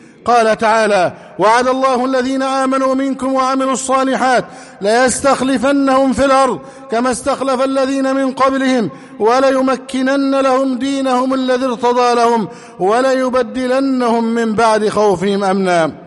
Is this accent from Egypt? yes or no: yes; Egypt; اللهم احفظ بلدنا مصر أمنا أمانا